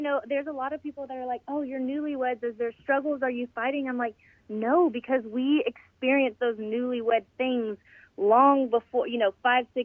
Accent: Texas, United States; I actually was fluent as a child growing up in Texas, like South Texas.

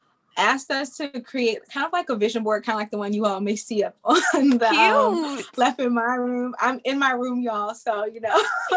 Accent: Georgia, United States; moved away as an adult; also born or lived in Kentucky; now in Washington, D.C., United States; actually moved to DC about 5 years ago to pursue a career in politics, but I'm originally from Georgia, even though I'm a military kid and I was born in Kentucky.

